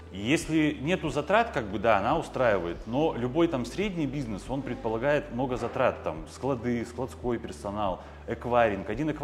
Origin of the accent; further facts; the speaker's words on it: Tyumen, Tyumen Oblast, Russia; я как бы вырос в Тюмени, работал в Тюмени там офисным сотрудником, да, и как бы особо из Тюмени никуда не переезжал.